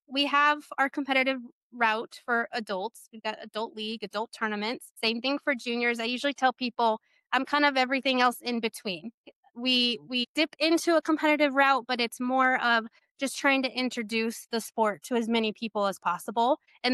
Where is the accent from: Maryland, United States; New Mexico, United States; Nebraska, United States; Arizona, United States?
New Mexico, United States; Silver City; Yes. I grew up in Silver City, New Mexico.